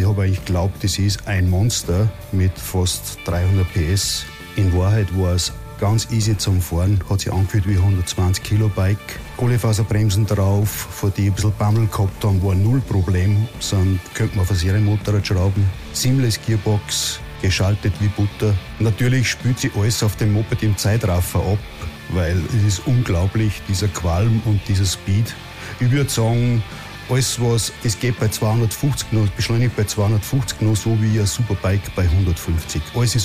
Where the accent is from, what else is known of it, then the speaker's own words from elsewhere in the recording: Salzburg, Austria; das erste Mal versuche mich dialektmäßig einigermaßen gewählt auszudrücken, als waschechter Österreicher, sodass ich einigermaßen verständlich bin.